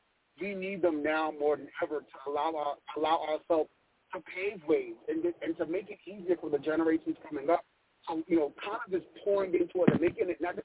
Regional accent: Brooklyn, New York, United States; I am from Brooklyn, New York.

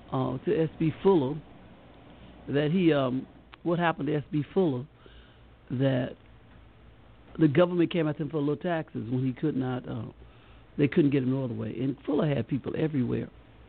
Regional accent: Montgomery, Alabama, United States; born there; I remember in Montgomery, when I was born on McGowan Street

